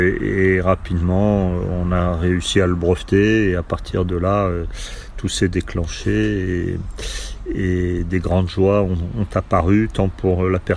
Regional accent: Toulon, Provence-Alpes-Côte d'Azur, France; J'ai grandi dans le sud de la France, à Toulon, où j'ai pu découvrir le monde de la mer

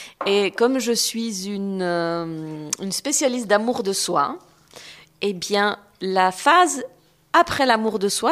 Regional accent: Biel/Bienne, Bern, Switzerland; born there; now in Neuchâtel, Switzerland; j'ai jamais beaucoup aimé Bienne. Je me suis jamais sentie à l'aise. J'ai toujours voulu être ailleurs, parce que même si je suis née à Bienne, je suis une enfant du monde, une enfant internationale

